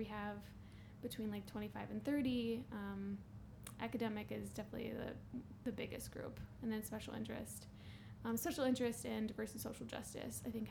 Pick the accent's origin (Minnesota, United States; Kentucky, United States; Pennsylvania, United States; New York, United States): Pennsylvania, United States; Pittsburgh; More about me is that I am from the Pittsburgh area.